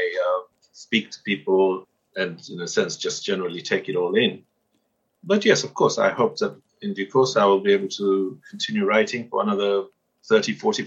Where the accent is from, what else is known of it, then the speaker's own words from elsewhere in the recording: Zanzibar, Tanzania; I'm from Zanzibar, and the fact that I've lived most of my life outside doesn't ever take that away.